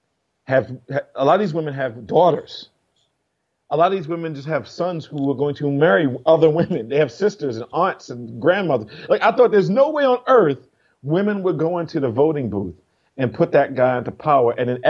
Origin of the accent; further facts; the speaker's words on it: Baltimore, Maryland, United States; I grew up in Baltimore with what people call poor white trash.